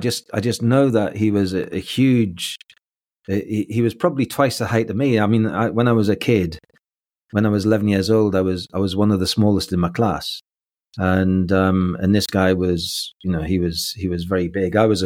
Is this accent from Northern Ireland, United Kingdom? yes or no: no; Newcastle, North East England, United Kingdom; So I was born just outside of Newcastle, and in a little village, and I had a fairly normal upbringing